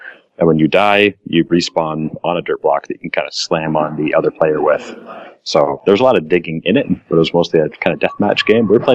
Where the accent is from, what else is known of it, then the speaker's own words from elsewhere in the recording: Canada; I'm a Canadian, so I'm not gonna throw stones. I'm sure my accent's pretty thick.